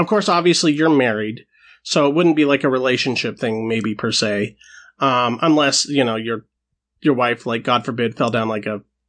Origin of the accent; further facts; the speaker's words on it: Idaho, United States; we're from Idaho. So it was really difficult to find anybody who had even a semblance of decent taste in anything in a cultural dead zone.